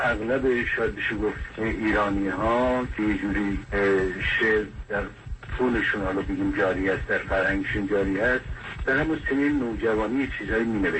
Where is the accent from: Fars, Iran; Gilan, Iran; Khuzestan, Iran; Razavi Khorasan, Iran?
Gilan, Iran; Rudbar; بعد در سال 50-51 در همون شهر خودمون رودبار یک محفل ادبی درست کردیم